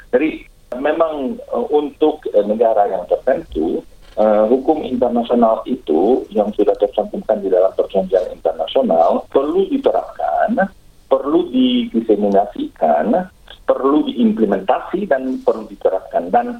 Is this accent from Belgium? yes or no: yes; Belgium; Indonesian is a second language; Saya sendiri dari Belgia, Bu.